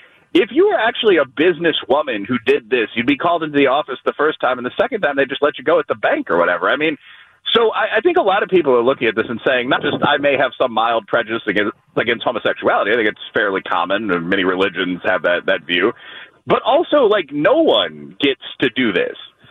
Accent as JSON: {"language": "English", "town": "Chicago", "region": "Illinois", "country": "United States", "said": "I'm from Chicago, but I lived in East Aurora, which is a working class, like Hispanic and Eastern European neighborhood."}